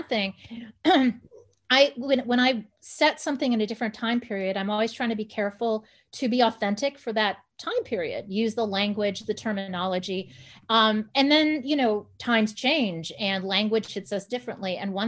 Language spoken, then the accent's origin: English; Chicago, Illinois, United States; And culturally, I was raised Native, even though I was born and raised in Chicago.